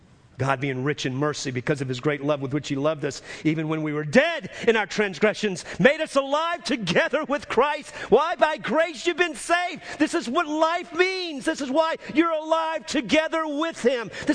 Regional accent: New Orleans, Louisiana, United States; You know, I grew up in New Orleans, and I didn't see a lot of death.

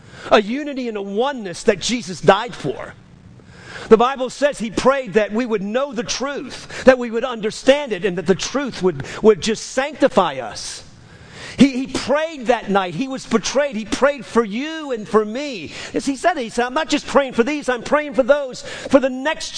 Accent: New Orleans, Louisiana, United States; It's a port city. It's much like my hometown, New Orleans. Port city, people from all over the world.

